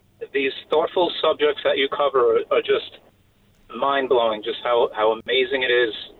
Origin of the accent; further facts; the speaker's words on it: New York, United States; now in Monroe County, United States; and I'm originally from Long Island. You may be able to tell through the accent. Just looking at Monroe County compared to Suffolk County, which is where I'm from originally